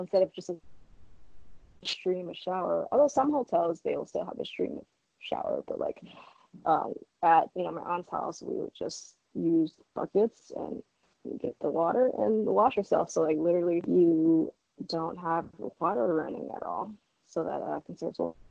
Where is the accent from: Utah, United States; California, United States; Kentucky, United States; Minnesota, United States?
California, United States; Oakland; I was born and raised in Oakland, but I'd never been there.